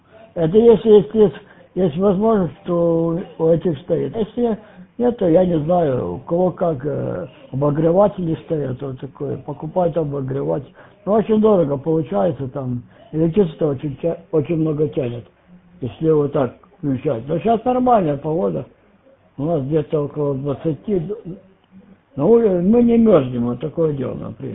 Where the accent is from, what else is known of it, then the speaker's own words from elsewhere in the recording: Ukraine; moved away; Я не знаю, я уже давно уехал с Украины. Я сам с Украины.